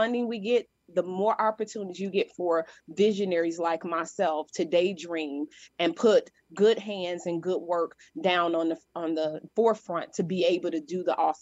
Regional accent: Chicago, Illinois, United States; also born or lived in Decatur; But I'm born and raised in Chicago. I spent half of my time in Decatur and half of my time in Chicago.

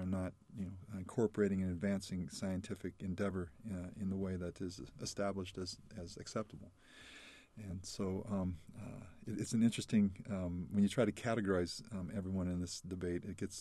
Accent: Iowa, United States; and we grew up in Iowa, and my parents always made sure that we got out to the national parks on both the east and west coasts

